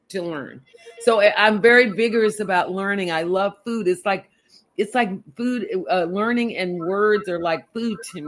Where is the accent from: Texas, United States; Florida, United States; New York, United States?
Texas, United States; Waco; also born or lived in Amarillo; I was born in Amarillo. And then I grew up in Waco. And then I got out of high school at 16 and went into the Navy and never went back.